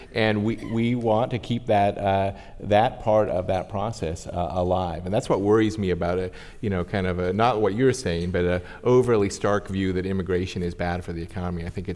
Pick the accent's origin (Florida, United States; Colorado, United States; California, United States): California, United States; I grew up in California.